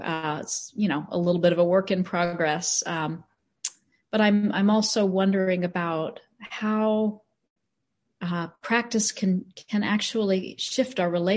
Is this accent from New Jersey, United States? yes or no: no; Texas, United States; born or raised there